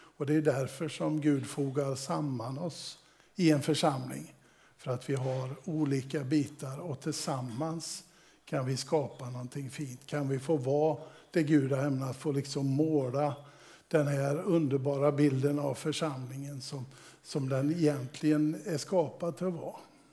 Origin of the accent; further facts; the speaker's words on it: Västra Götaland County, Sweden; Är det så att ni inte uppfattar något av det jag säger så kan det också bero på att jag är västgöte.